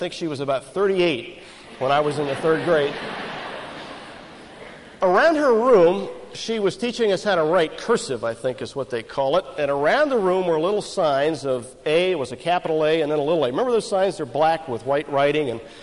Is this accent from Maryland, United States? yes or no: yes; Silver Spring, Maryland, United States; And I can remember growing up in Silver Spring, Maryland. We lived at 628 East Silver Spring Avenue.